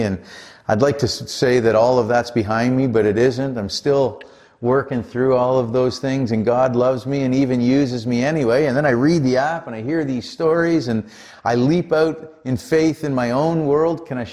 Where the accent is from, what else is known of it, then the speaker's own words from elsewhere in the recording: Canada; But we are from Canada here.